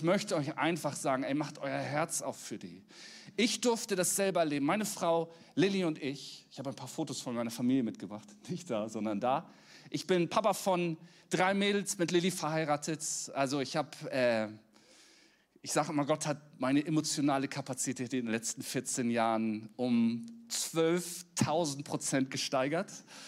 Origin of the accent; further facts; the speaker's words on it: Flensburg, Schleswig-Holstein, Germany; Ich komme ja aus Flensburg. Das ist absolute Provinz. Absolut maximale Provinz.